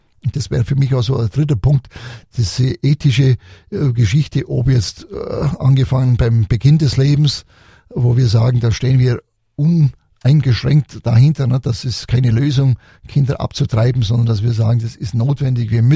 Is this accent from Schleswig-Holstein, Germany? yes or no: no; Augsburg, Bavaria, Germany; in Augsburg, meiner Heimatstadt, will ich mich da engagieren.